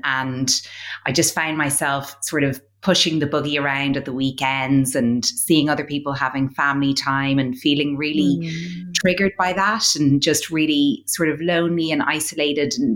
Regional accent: Ireland; We're the same age. Our sons are the same age. We're both from Ireland.

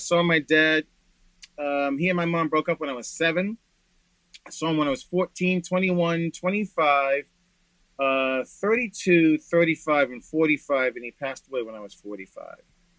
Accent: Boston, Massachusetts, United States; I'm originally from Boston. I went to a school here called Boston Latin School, which is the first public school in America.

